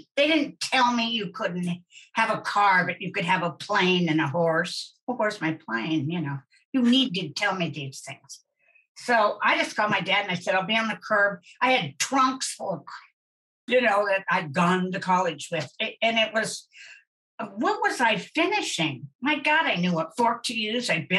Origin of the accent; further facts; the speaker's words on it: Kansas, United States; but I am from Kansas and yes, I know Dorothy and those guys.